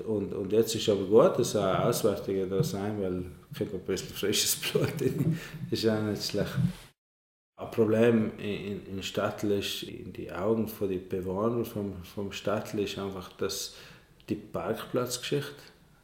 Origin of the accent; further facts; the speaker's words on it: Reschen, Trentino-Alto Adige, Italy; ich bin ja eigentlich in Reschen aufgewachsen. Und Reschen ist ja ein typisches Dorf nach der Seestauung, wo alles neu gebaut worden ist.